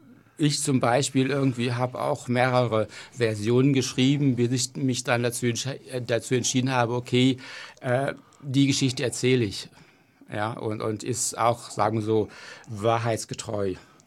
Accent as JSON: {"language": "German", "town": "Krefeld", "region": "North Rhine-Westphalia", "country": "Germany", "tie": "born there", "said": "geboren in Krefeld."}